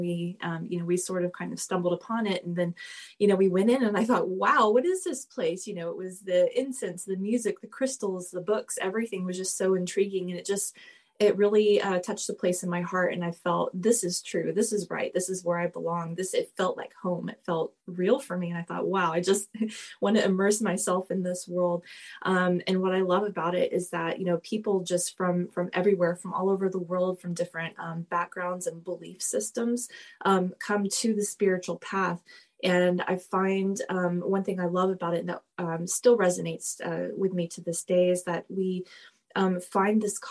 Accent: Southern United States, United States; I grew up hearing it pronounced as tarot, but I'm also from the South, so I kind of take that with a grain of salt.

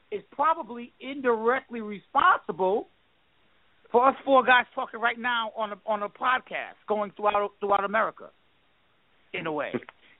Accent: Queens, New York, United States; I'm from Queens, so that's Jets country. Okay? And when I was growing up

